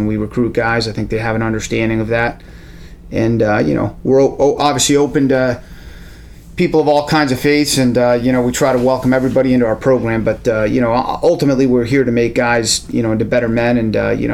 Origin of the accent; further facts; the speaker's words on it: Florida, United States; And, so even though I grew up in Florida, I consider myself a Midwesterner who somehow ended up on the East Coast.